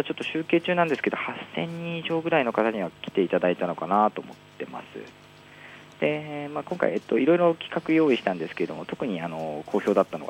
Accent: Naka, Ibaraki, Japan; 僕出身地は茨城県の那珂市というところなんですけれども

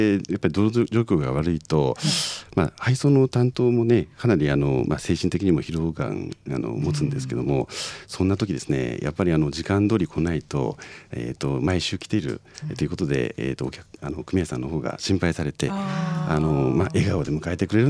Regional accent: Joetsu, Niigata, Japan; now in Nagoya, Japan; あの私ですね、あの浦河原 上越市の浦河原区出身でして、

